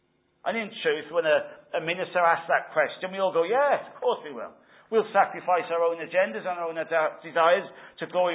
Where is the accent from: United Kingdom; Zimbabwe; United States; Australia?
United Kingdom; Wales; You see, I was brought up in South Wales.